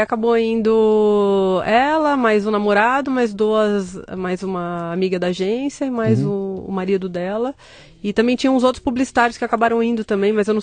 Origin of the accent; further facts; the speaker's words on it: São Paulo, Brazil; born there; São Paulo.